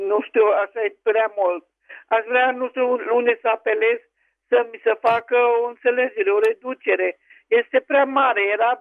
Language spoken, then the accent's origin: Romanian; Caraș-Severin, Romania; din Caraș-Severin.